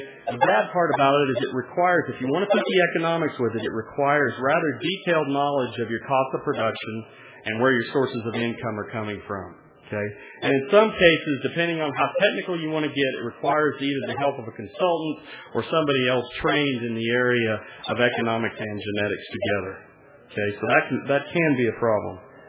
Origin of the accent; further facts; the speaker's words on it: Oklahoma, United States; or where I grew up in Oklahoma.